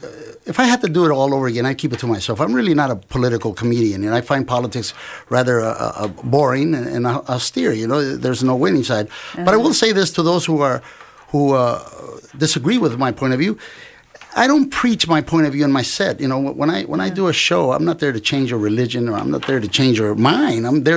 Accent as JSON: {"language": "English", "town": "Compton", "region": "California", "country": "United States", "tie": "born or raised there", "said": "You know, I grew up in Compton. I think we practically invented it there."}